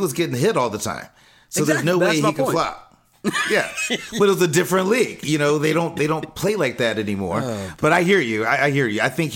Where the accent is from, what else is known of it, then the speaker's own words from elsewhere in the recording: San Antonio, Texas, United States; Even though I grew up in San Antonio, hate the Spurs.